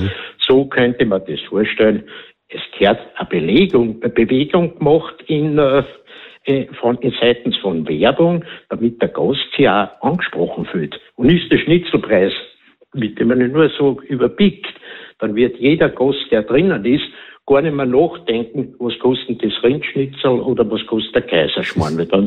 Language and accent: German; Gastein, Salzburg, Austria; Ich bin in Gastein aufgewachsen.